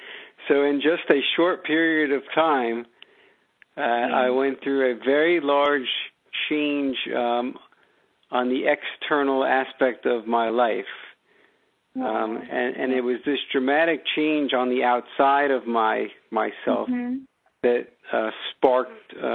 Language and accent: English; Great Neck, New York, United States; I grew up in Great Neck, New York, and then I went to school, went off to college, Brandeis University, and then I went on to medical school, and then I went to trained in diagnostic radiology down in Miami.